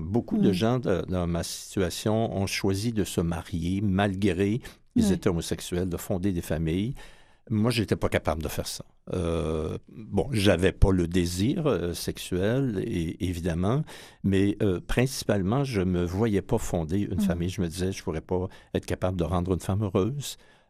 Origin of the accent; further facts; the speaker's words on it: Thetford Mines, Quebec, Canada; Moi, je suis né à Thetford Mines, la ville minière dans les cantons de l'Est, où maintenant on bannit l'amiante, mais je suis né là, j'ai été élevé là.